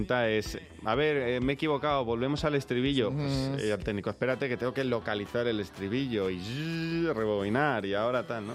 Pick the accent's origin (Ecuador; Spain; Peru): Spain; Madrid, Community of Madrid; Sí, soy de Madrid, ¿no?